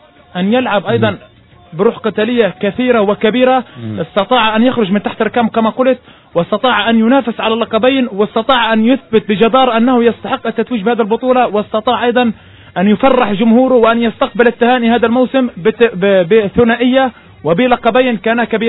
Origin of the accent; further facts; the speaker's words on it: Gaza Strip, Palestine; لكن نحن كفلسطينيين وبالأخص كغزيين